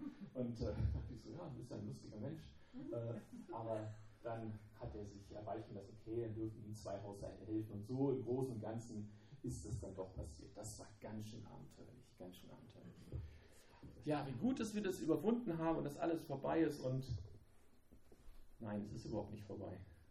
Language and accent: German; Wolfenbüttel, Lower Saxony, Germany; Ich persönlich schätze immer noch meine alte Heimat, wo ich aufgewachsen bin, auch meine Frau aufgewachsen ist, Wolfenbüttel, so in Niedersachsen.